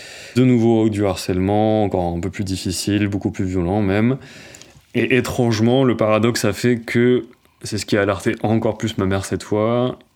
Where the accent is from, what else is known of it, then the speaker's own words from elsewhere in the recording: Romans-sur-Isère, Auvergne-Rhône-Alpes, France; born there; quand le 16 avril 1995, je suis né à Romans-sur-Isère, j'aurais pu naître comme, entre guillemets, tout le monde.